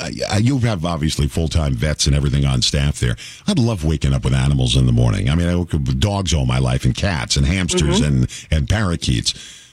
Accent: New York, United States; our next-door neighbor growing up, when I grew up in New York, he was an egg and chicken guy.

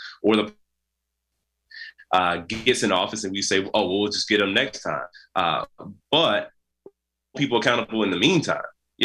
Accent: Milwaukee, Wisconsin, United States; People are struggling, whether it's in my hometown of Milwaukee, in the community, in the neighborhood

